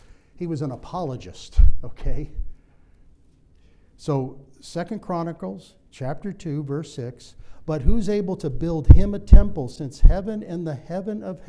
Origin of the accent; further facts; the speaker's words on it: Ireland; I'm Irish, so I don't know Italian.